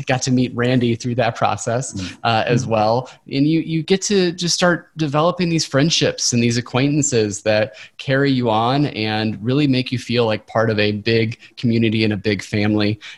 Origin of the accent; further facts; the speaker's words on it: Illinois, United States; I'm actually from the Quad City area, so I actually followed my brother down here a little bit.